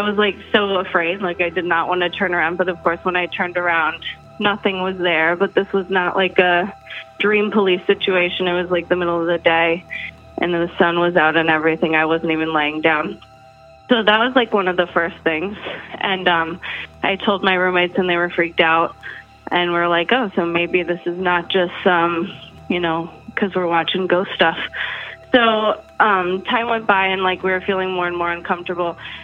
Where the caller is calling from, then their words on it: Wisconsin, United States; from Wisconsin.